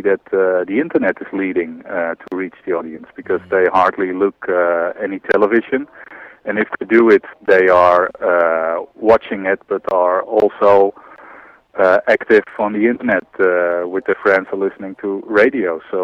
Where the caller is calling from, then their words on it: France; And I'm calling you from France.